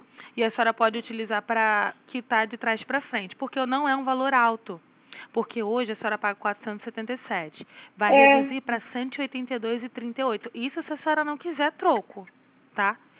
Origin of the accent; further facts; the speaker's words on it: Rio de Janeiro, Brazil; Sou do Rio.